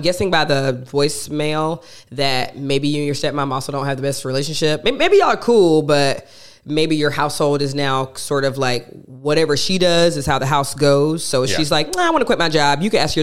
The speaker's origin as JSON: {"language": "English", "town": "Athens", "region": "Georgia", "country": "United States", "tie": "born or raised there", "said": "I was born and raised in Athens, Georgia, and my parents have a 5-bedroom home in Athens, Georgia, and I went to the University of Georgia, which is in Athens, Georgia."}